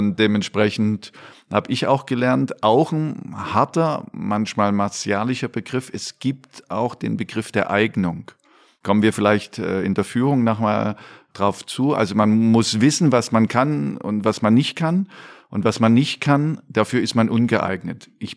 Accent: Dresden, Saxony, Germany; Ich bin heute noch sehr gerne in Dresden und laufe dann alle Ecken ab, wo ich groß geworden bin, in der Wallstraße, dann auf dem Weg zum Stadion und natürlich Richtung Zwinger und Taschenberg.

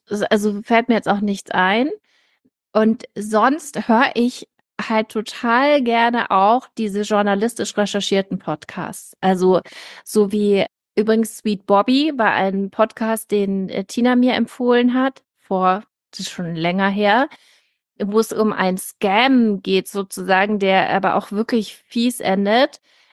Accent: Munich, Bavaria, Germany; ich bin in München groß geworden, Wessi durch und durch

